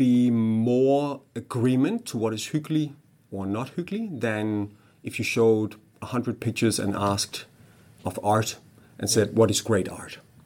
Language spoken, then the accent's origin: English; Haderslev, Southern Denmark, Denmark; moved away as an adult; now in Copenhagen, Denmark; I moved from Haderslev, in the southern part of Denmark to Copenhagen 20 years ago.